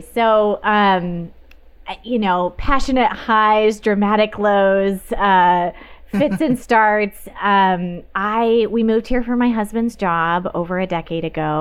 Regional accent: Seattle, Washington, United States; I grew up in Seattle.

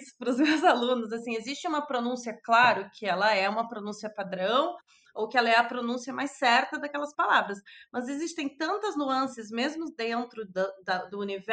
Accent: Porto Alegre, Rio Grande do Sul, Brazil; eu sou de Porto Alegre, antes que todo mundo pergunte de onde vem o meu sotaque engraçado.

